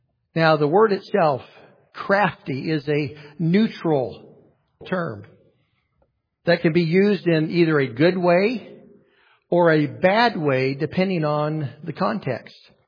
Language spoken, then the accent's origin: English; California, United States; Now, growing up in Northern California, close to Shasta Lake, I have many memories of catching and playing with water snakes and gardener snakes